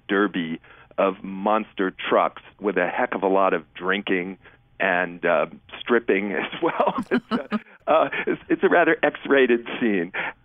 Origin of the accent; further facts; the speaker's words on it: Massachusetts, United States; I'm a liberal from Massachusetts.